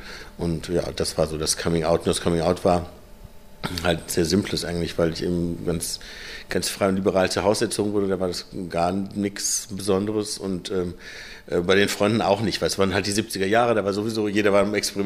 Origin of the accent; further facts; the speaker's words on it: Cologne, North Rhine-Westphalia, Germany; Meine Kindheit war hier in Köln. Die war geboren bin ich hier in Sülz, falls es jemand kennt, falls sich jemand in Köln auskennt. Und bin dann mit 3 ein bisschen nach draußen gezogen